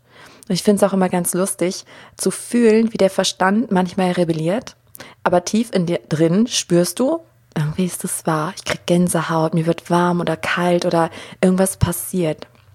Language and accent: German; Germany; ich bin ja auch hier aufgewachsen in Deutschland, in diesem Umfeld und keiner von denen, die mich umgeben haben, wusste irgendwas von Hellsinn.